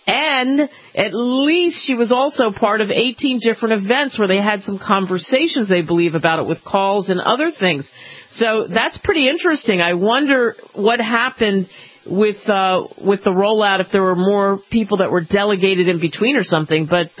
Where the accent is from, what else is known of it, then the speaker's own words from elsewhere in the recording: New Jersey, United States; That's why I'm glad I ended up growing up in New Jersey, because at the drop of a hat, they closed school.